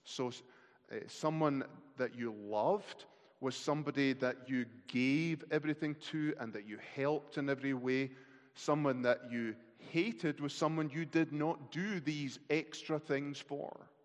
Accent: Scotland, United Kingdom; When I was young growing up in Scotland

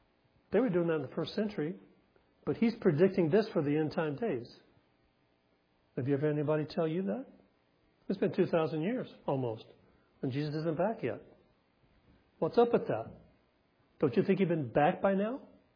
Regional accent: Eufaula, Alabama, United States; When I was a little boy, I was raised in Alabama.

